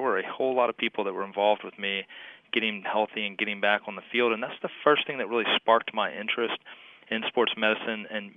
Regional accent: Baton Rouge, Louisiana, United States; I grew up in Baton Rouge and in the South Louisiana area.

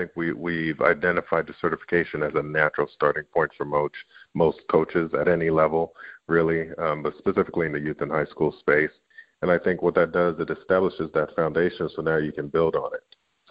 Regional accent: Canada; We do a lot of work up in Canada. I'm Canadian.

